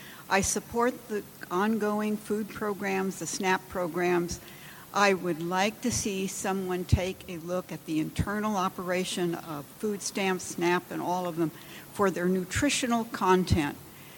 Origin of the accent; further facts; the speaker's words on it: Colusa County, California, United States; I'm from Clusa County